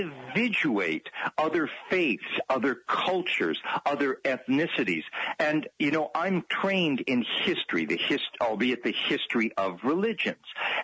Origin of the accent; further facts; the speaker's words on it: Texas, United States; because I was born in Texas in 1950, segregation was my reality as a infant, as a child, as an adolescent, as a teenager, as a young adult.